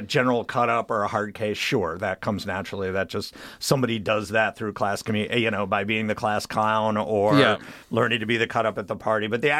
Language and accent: English; Schenectady, New York, United States; I grew up in Schenectady, New York, like upstate suburban.